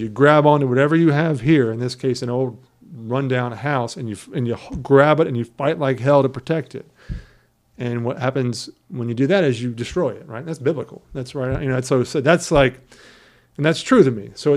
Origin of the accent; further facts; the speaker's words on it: Georgia, United States; So I grew up in Georgia. Went to film school.